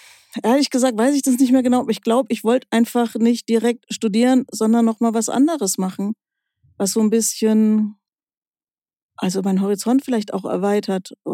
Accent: Aschaffenburg, Bavaria, Germany; Ich komme aus Aschaffenburg.

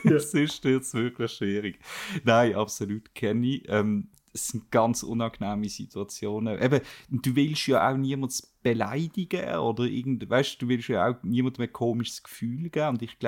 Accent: Switzerland; sind wir Schweizer schon sehr komisch.

